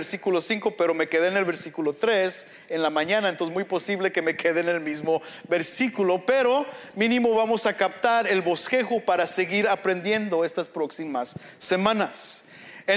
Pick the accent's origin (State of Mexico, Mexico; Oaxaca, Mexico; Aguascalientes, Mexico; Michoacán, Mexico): Michoacán, Mexico; Para que no se enojen, yo soy Michoacán, los de Michoacán, ahí está, ya.